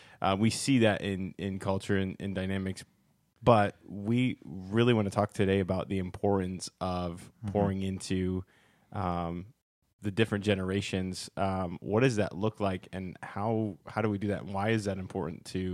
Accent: Ohio, United States; because I'm from Ohio originally.

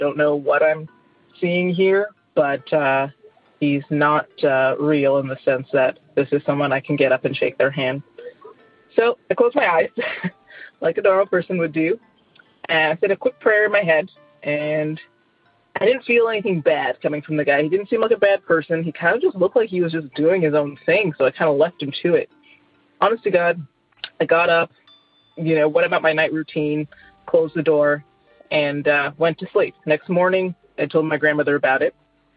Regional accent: Toronto, Ontario, Canada; I'm from Toronto.

